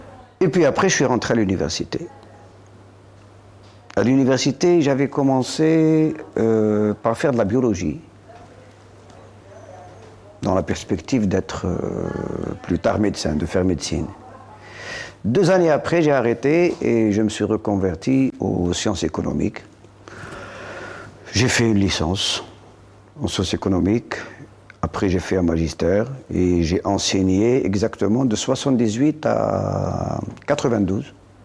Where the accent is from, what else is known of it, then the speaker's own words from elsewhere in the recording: Constantine, Constantine Province, Algeria; moi, effectivement, je suis originaire de Constantine.